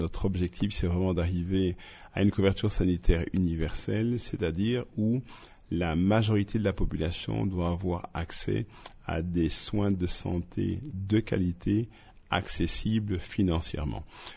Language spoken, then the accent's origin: French; DR Congo; chez nous en RDC